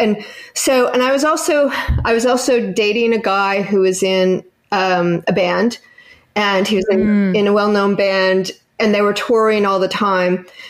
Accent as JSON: {"language": "English", "town": "London", "region": "Ontario", "country": "Canada", "also_born_or_lived": "Toronto", "said": "I moved to Toronto and I was living in Toronto the whole time. I'm from London, Ontario. Yes, there's another London."}